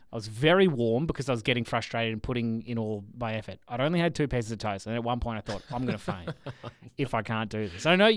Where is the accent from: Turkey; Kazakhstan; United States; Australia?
Australia; Victoria; Look, I grew up on the Ninch and we never called it the Ninch.